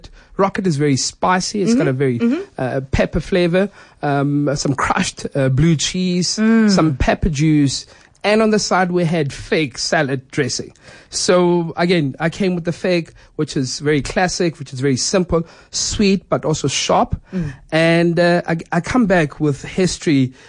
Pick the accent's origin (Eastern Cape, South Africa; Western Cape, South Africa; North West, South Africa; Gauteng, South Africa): Eastern Cape, South Africa; born there; I was born in the Eastern Cape, and we used to travel a lot. So from Ipisho to Nizna to Oudtshoorn